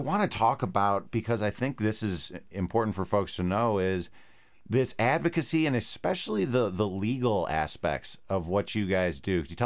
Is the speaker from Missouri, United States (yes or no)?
yes; St. Louis, Missouri, United States; You know, I'm from St. Louis. I've only lived out here for about 4 years.